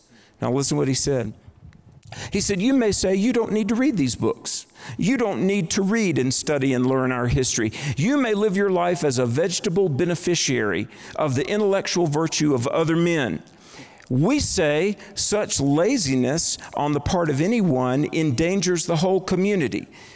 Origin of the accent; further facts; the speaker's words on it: North Carolina, United States; And there was a department store chain in my home state of North Carolina, Myers.